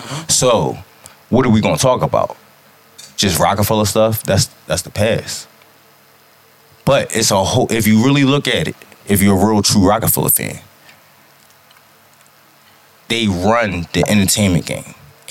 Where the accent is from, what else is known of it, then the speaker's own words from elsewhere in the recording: Philadelphia, Pennsylvania, United States; So we're all from West Philly, but different parts of West Philly.